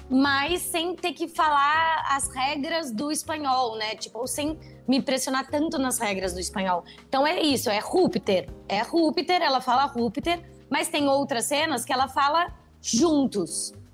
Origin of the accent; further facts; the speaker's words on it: Brazil; first language Portuguese; eu sou brasileira, então eu penso em português.